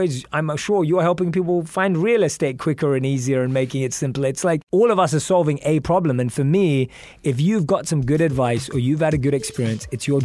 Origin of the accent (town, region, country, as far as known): London, United Kingdom; born or raised there